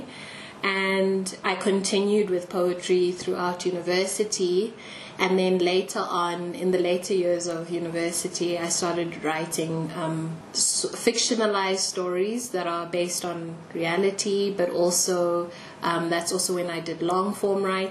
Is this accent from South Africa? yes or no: yes; South Africa; I am a South African academic